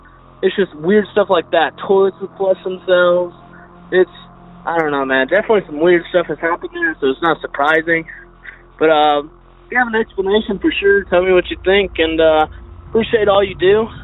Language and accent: English; Texas, United States; I'm from Texas